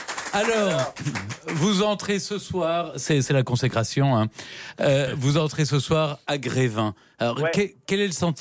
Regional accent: France; en tant que Français, simplement, on est fiers

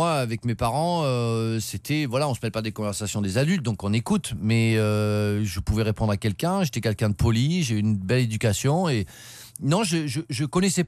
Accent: Saint-Cyr-sur-Mer, Provence-Alpes-Côte d'Azur, France; also born or lived in Marseille; Je suis né à Marseille, mais j'ai jamais vécu à Marseille. C'était Saint-Cyr-sur-Mer, la Cadière d'Azur, où on fait un bon bandol. Mais mes parents sont champenois d'origine, donc j'ai un peu la sagesse du Nord et l'enflammade du Sud de temps en temps.

